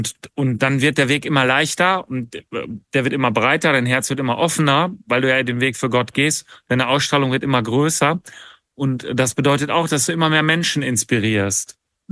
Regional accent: Ibbenbüren, North Rhine-Westphalia, Germany; born there; die kam aus der gleichen Stadt wie ich, aus meiner Geburtsstadt, aus Ippenbüren.

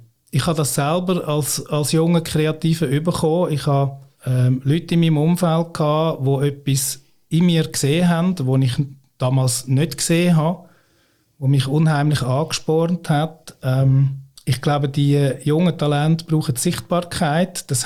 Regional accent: Austria; ich bin eben Österreicher

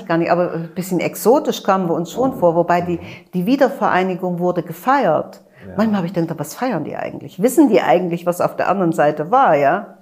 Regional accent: East Germany, Germany; wir kommen ja aus der DDR

